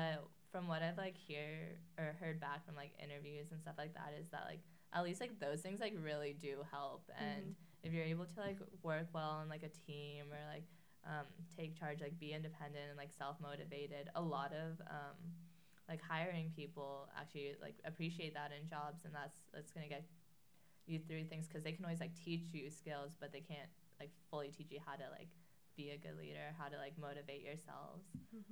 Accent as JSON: {"language": "English", "town": "Salem", "region": "Oregon", "country": "United States", "said": "So I'm from Salem, and there was quite a few people that like came from Salem too"}